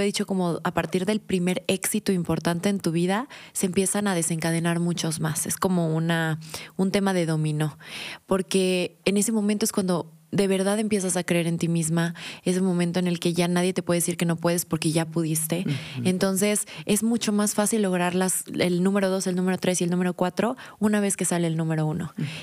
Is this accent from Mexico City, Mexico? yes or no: no; Guadalajara, Jalisco, Mexico; Yo soy de Guadalajara, una ciudad donde la familia es lo más importante, así como en todo México